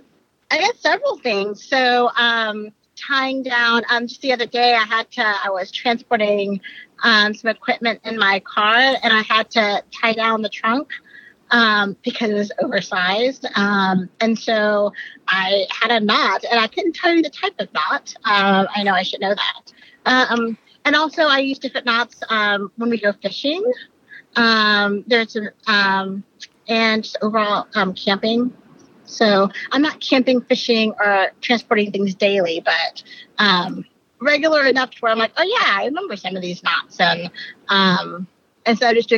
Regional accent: Austin, Texas, United States; now in Seattle, United States; I am a Texan. I'm from Austin, and I'm currently in the Seattle area.

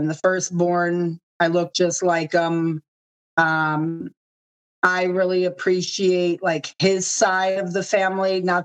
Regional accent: Las Vegas, Nevada, United States; And growing up in Vegas, that's known as Sin City, it's like one or the other.

